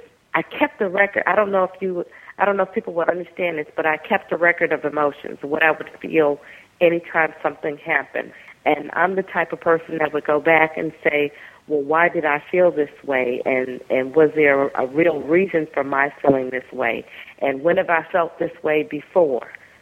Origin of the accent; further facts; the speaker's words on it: Brooklyn, New York, United States; also born or lived in Alabama; I was born in Alabama. In 19 blah, blah, blah. And by the time I was 7, we had moved to New York. My dad was a New Yorker and wanted to go back to the city. And so I grew up in Brooklyn